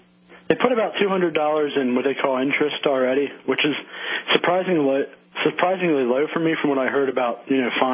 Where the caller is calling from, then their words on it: Harrisburg, Pennsylvania, United States; Actually, Harrisburg, the very capital.